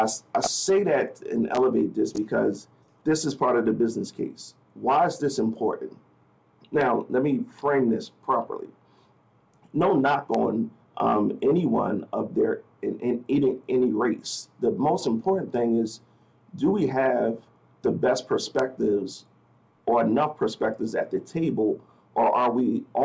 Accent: Philadelphia, Pennsylvania, United States; the fact that I was from Philadelphia was a plus, and I was familiar with those communities where we had schools at.

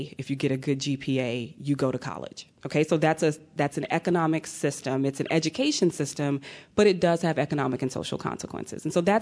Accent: Atlanta, Georgia, United States; So as a child, I grew up in Atlanta, Georgia, and I was an anomaly

